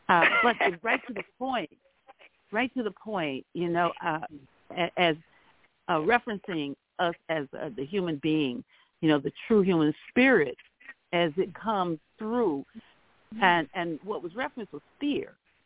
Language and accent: English; St. Petersburg, Florida, United States; I'm from St. Pete. I'm in Florida. And I'm in Pompano Beach, Florida now, visiting my mother